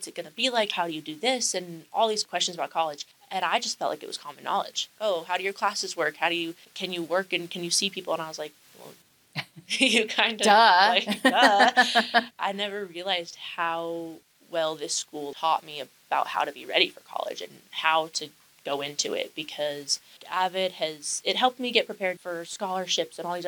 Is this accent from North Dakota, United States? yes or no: no; Montana, United States; I moved a lot as a kid. I'm from Montana. And then I came down, went to Santa Quinn.